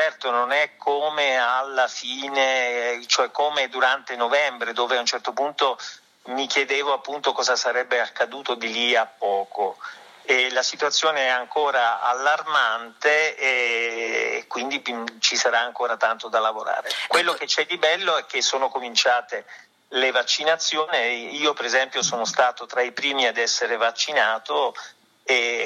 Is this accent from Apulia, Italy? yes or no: yes; Brindisi, Apulia, Italy; born there; sono originario di Brindisi